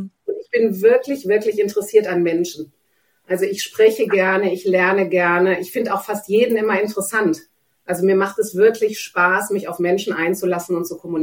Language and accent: German; Germany; also born or lived in Cyprus; Ich bin Zypriotin, ich bin Deutsche.